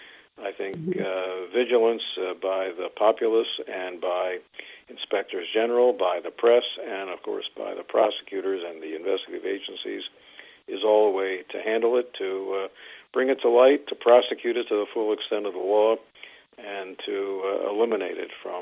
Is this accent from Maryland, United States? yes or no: yes; Maryland, United States; And, of course, I come from Maryland